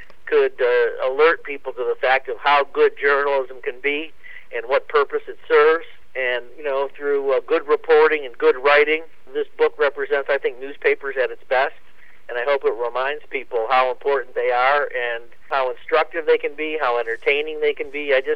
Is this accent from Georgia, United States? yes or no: no; Bay Village, Ohio, United States; when I grew up in Bay Village, and I went to high school at St. Ed's